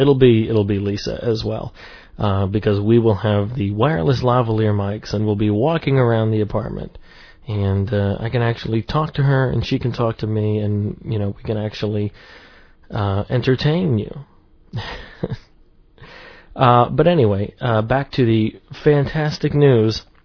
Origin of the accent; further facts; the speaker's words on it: United States; I'm an American. I really like being an American.